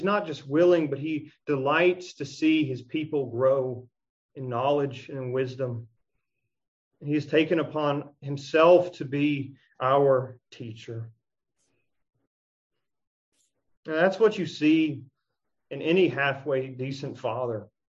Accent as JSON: {"language": "English", "country": "United States", "tie": "born or raised there", "said": "And I know for myself, personally, growing up in the United States, we live in a very prosperous land."}